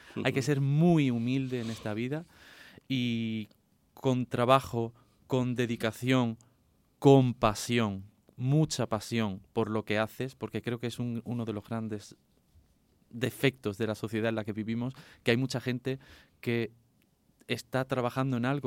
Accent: Andalusia, Spain; mi granito de arena como intérprete andaluz, qué menos que es redescubrir esta música de un compositor de mi tierra

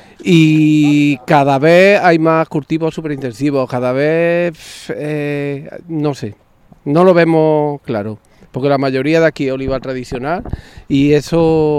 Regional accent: Lora de Estepa, Andalusia, Spain; De Lora de Estepa.

